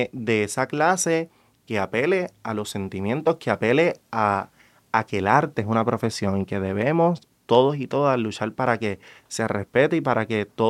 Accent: Cagua, Aragua, Venezuela; nosotros somos de Cagua.

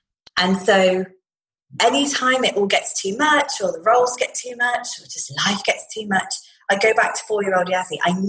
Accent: Midlands, United Kingdom; So I grew up in the Midlands, and I grew up in a very small town, very sweet and quaint.

